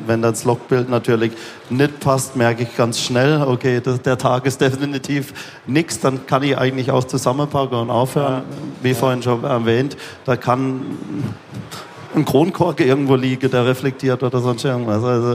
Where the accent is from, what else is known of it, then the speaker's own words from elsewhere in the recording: Baden-Württemberg, Germany; ich komme aus Baden-Württemberg.